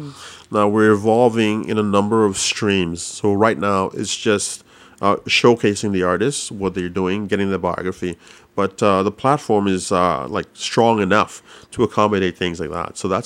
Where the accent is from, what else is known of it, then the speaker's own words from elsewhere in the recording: Montreal, Quebec, Canada; growing up in Montreal, we got exposed to the diaspora and the people of the diaspora, whether they're from Haiti or from Jamaica. And for myself, I had a special feeling for Jamaica, growing up with Jamaicans in Montreal.